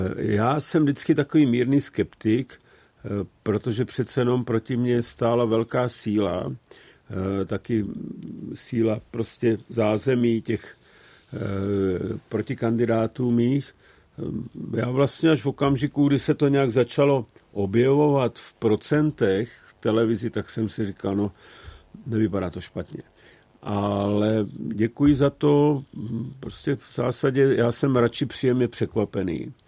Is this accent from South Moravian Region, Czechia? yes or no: yes; Veselí nad Moravou, South Moravian Region, Czechia; Já jsem úplně z jihu Moravy, jsem rodák z Veselí nad Moravou